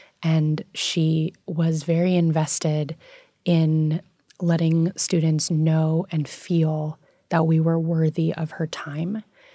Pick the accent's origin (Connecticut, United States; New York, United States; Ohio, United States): New York, United States; New York City; So as we spoke about, I grew up in New York City and I attended an international school from kindergarten through 12th grade